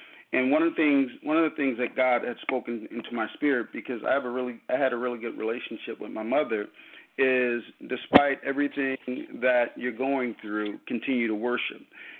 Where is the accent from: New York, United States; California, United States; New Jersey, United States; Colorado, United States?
California, United States; Los Angeles; now in Carson, United States; born and raised in the Los Angeles area, and moved from Los Angeles to Carson, and this is where we reside.